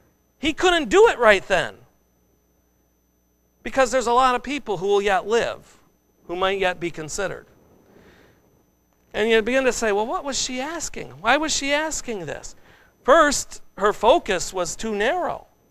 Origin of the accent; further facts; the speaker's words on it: United States; Now, I'm thankful I'm an American, aren't you?